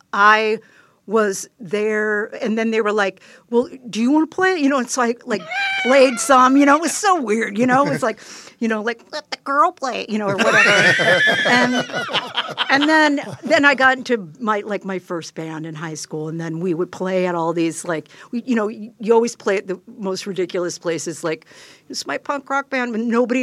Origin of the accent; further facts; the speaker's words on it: Marysville, Washington, United States; I grew up in Seattle. Well, actually, like, in a small town north of Seattle called Marysville.